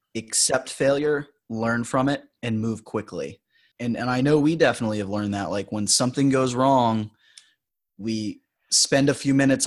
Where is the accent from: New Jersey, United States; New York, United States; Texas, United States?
Texas, United States; I'm from Texas. Like if you and I had a beer, I would say y'all every 5 seconds.